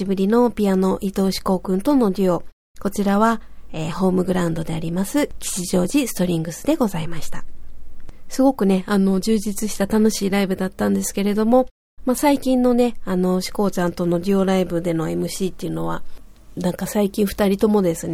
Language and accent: Japanese; Kobe, Hyogo, Japan; 私のふるさとである神戸